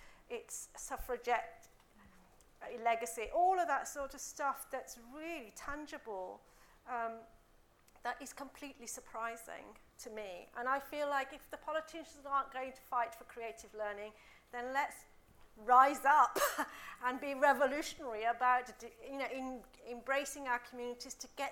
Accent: Midlands, United Kingdom; I grew up in the Midlands, so there was an affinity with Wales.

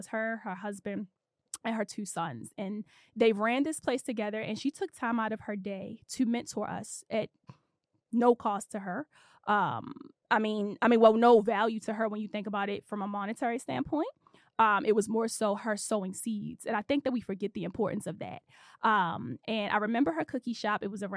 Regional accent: Baltimore, Maryland, United States; moved away as an adult; now in Los Angeles, United States; I am from the inner city. I'm from Baltimore, Maryland. I relocated to Los Angeles, California.

